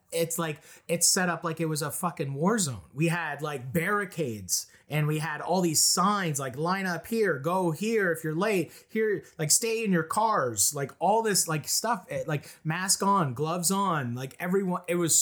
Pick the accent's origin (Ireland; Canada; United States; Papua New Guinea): Canada; the Maritimes; also born or lived in Ontario; I grew up being a nomadic family. Like, you know, we moved all over, we lived all over the Maritimes. We moved to Ontario.